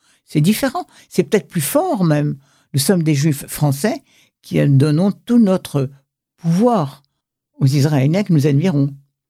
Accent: France; nous n'oublions pas que nous sommes français.

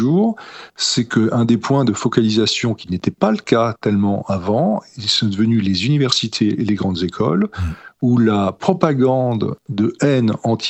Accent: France; en tant que Français juif, patriote

